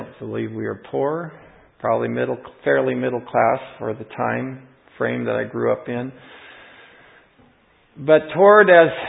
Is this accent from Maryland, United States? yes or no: no; California, United States; I was born in Southern California, in San Diego. That's where I was born. Didn't grow up right in San Diego, but in the vicinity.